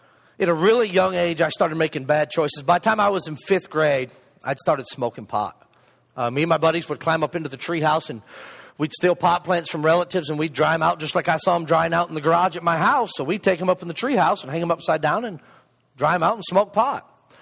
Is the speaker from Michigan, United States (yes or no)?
yes; Flint, Michigan, United States; born there; Well, I'm a Yankee. Just thought I'd throw it out there, let you guys know. I'm a Yankee. I was born in Flint, Michigan.